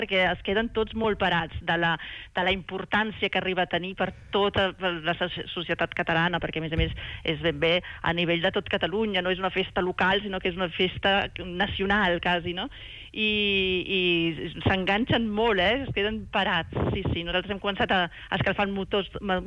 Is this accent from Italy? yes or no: yes; Italy; moved away as an adult; now in Spain; La meva mare és catalana, el meu pare és italià, llavors jo vaig créixer a Itàlia, però després, quan vaig acabar l'universitat, vaig venir a viure aquí.